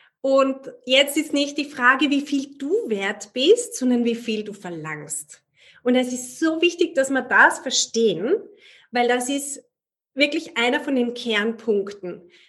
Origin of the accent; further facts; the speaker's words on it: Austria; Ich als Österreicherin